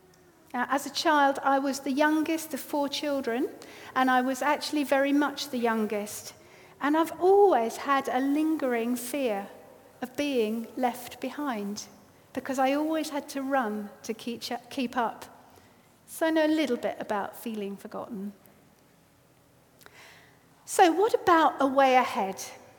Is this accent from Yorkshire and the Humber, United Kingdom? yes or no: no; London, United Kingdom; Now, I am a Londoner, so I'm not exactly far from home here